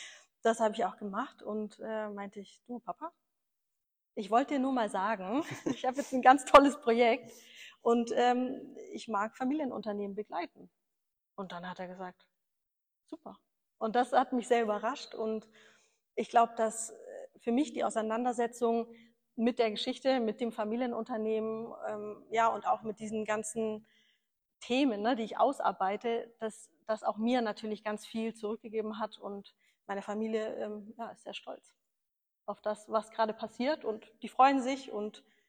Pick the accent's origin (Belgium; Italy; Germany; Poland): Italy; Sardinia; Cagliari ist auf Sardinien und Teil meiner Heimat und da bin ich sehr gern.